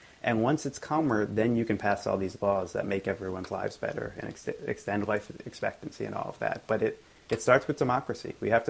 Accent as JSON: {"language": "English", "town": "Philadelphia", "region": "Pennsylvania", "country": "United States", "tie": "born or raised there", "said": "I grew up in Philadelphia, and it's a fairly narrow, dense place, especially in Center City."}